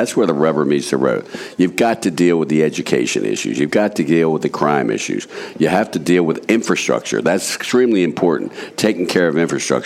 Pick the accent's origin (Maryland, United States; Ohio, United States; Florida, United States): Maryland, United States; Baltimore; I grew up in Baltimore.